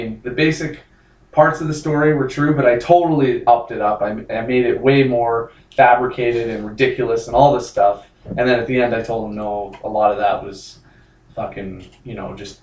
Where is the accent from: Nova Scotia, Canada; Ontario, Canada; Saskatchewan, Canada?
Saskatchewan, Canada; Saskatoon; And my hometown is in Saskatoon.